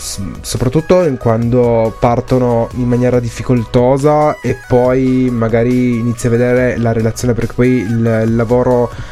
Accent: Turin, Piedmont, Italy; Sono di Torino, uh-huh. sì.

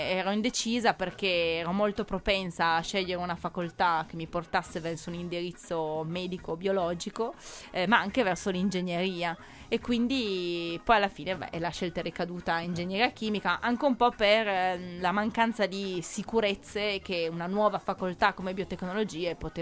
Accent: Turin, Piedmont, Italy; Io sono torinese, sono nata e cresciuta a Torino, ho fatto il liceo scientifico Gobetti qua a Torino

